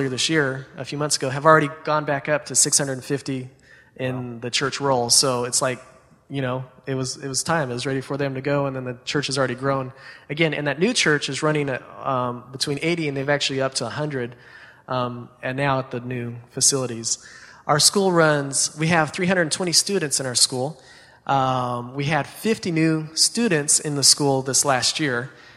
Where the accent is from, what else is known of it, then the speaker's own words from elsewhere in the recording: New Mexico, United States; I'm from New Mexico. I grew up in New Mexico